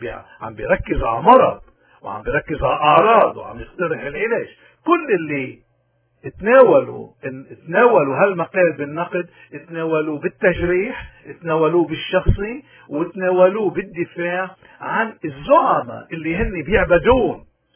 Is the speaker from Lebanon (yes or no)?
yes; Lebanon; إذا نحن كلبنانيين كشعب، هل ممكن الخلاص نحن لوطننا يجي عن طريق مجموعة مثل مجموعة عون